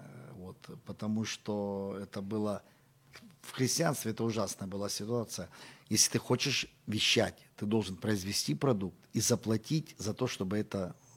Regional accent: Luhansk Oblast, Ukraine; accent: Donbas; я вырос в Луганской области, в Зорицке

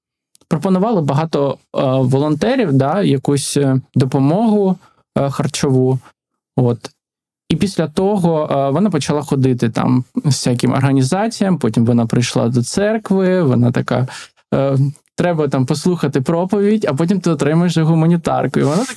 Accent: Kherson, Kherson Oblast, Ukraine; Я з Херсону, і під час окупації моя мама була в Херсоні.

